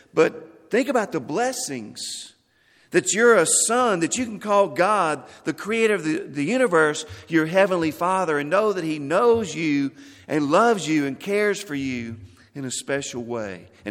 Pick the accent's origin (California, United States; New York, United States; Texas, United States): Texas, United States; Now, I'm from West Texas, grew up in West Texas. There's no mountains in the West Texas where I live. It was flat.